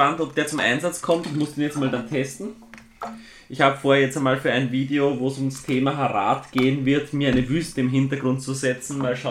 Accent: Austria; Wir haben jetzt im Herbst bei uns in Österreich, wir haben im ganzen Jahr 4 Turniere

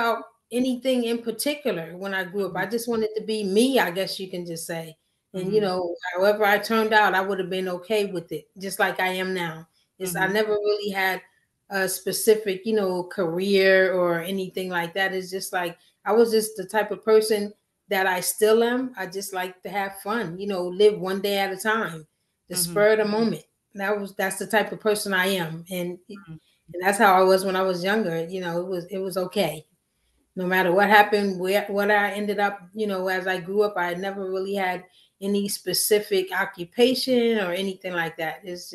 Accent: Neptune, New Jersey, United States; Well, I was born and raised in Neptune, New Jersey. So I am from New Jersey.

